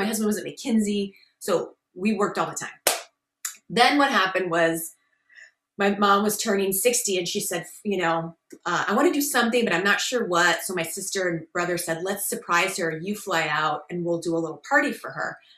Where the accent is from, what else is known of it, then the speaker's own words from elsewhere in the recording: Minnesota, United States; moved away as an adult; graduating from University of Minnesota. I grew up in Minnesota.